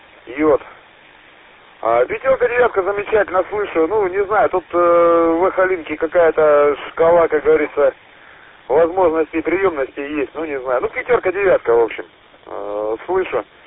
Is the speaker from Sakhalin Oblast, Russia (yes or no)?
yes; Sakhalin Oblast, Russia; now in Krasnoyarsk Krai, Russia; я с Сахалина. Переезженец в Красноярский край. И я 20 с лишним лет работал с сахалинским позывным через дробь отсюда.